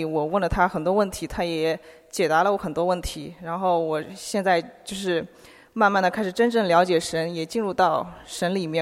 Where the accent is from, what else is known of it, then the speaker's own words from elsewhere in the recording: Shanghai, China; now in United States; 我来自上海。那我之前是在密苏里大学哥伦比亚分校读的工业工程专业，然后现在呢我是在伊利诺伊工作，